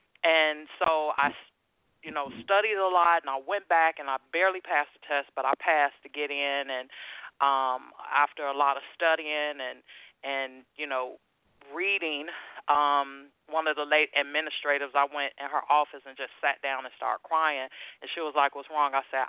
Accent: Gary, Indiana, United States; And I was born and raised in Gary, Indiana, by the way.

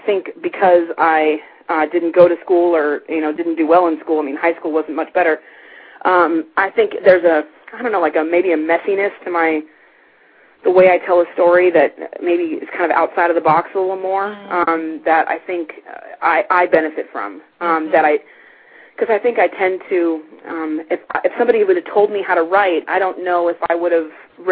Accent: Pasadena, California, United States; I love L.A. I was born and bred in Pasadena

